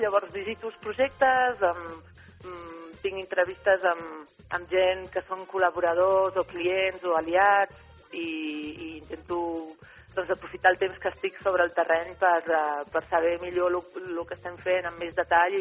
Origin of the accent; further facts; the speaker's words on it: Salou, Catalonia, Spain; also born or lived in Reus; Sí, soc nascuda a Reus, però em considero de Salou, perquè sempre vaig viure a Salou.